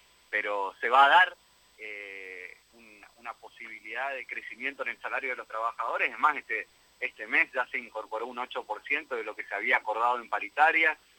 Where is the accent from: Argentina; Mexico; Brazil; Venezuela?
Argentina